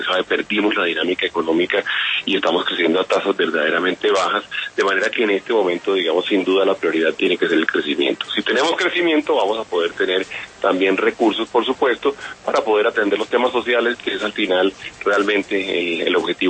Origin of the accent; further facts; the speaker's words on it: Colombia; con garantizar que podamos nosotros además reactivar como colombianos el programa de infraestructura.